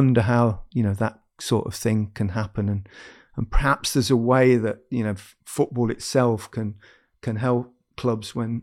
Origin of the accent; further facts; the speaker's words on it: Leicester, East Midlands, United Kingdom; I mean, I grew up in Leicester.